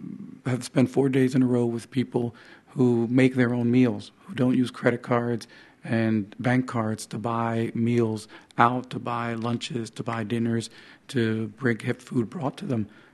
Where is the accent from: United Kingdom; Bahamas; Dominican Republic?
Dominican Republic; now in New Jersey, United States; I'm from the Dominican Republic. I'm an immigrant. Immigrated to that great exotic place, New Jersey.